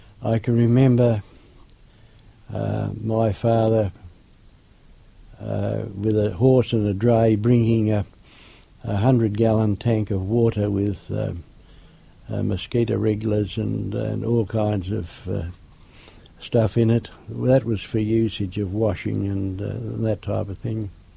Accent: Australia; also born or lived in England; I was born in England. I'm not actually sure exactly where, because I came to Australia as a very small child, and Hounslow, I think, was mentioned. And I arrived at Fremantle

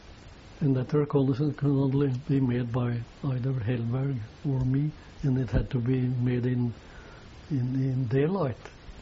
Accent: Rjukan, Telemark, Norway; I am from Rjukan

